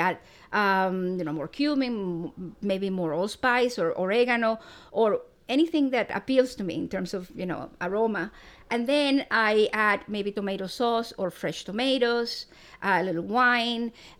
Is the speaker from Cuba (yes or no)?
yes; Eastern Cuba, Cuba; because I'm from Eastern Cuba, where there is a tradition of using allspice.